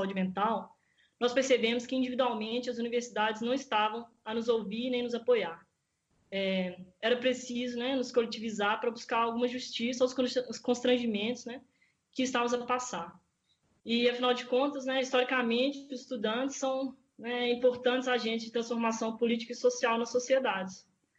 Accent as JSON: {"language": "Portuguese", "country": "Brazil", "lives_now": "Aveiro, Portugal", "said": "eu estudo na Universidade de Aveiro, estou no terceiro ano da licenciatura em Engenharia Informática e sou brasileira."}